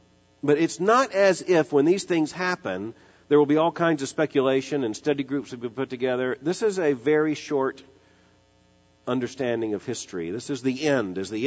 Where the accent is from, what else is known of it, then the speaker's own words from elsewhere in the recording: Florida, United States; As a little boy growing up in Florida, that's when I discovered what roadkill was all about.